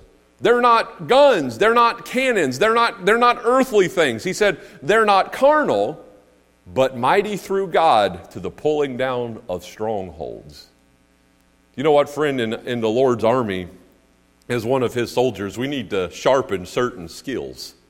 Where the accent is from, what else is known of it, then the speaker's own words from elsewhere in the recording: North Carolina, United States; I'm from Western North Carolina. We're practically brothers.